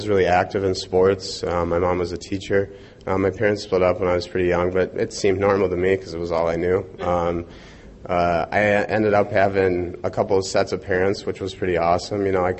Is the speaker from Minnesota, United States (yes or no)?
yes; Minnesota, United States; now in Fargo, United States; I do reside in Fargo, but I'm originally from Minnesota, and I do happen to be a Twins fan, so I apologize.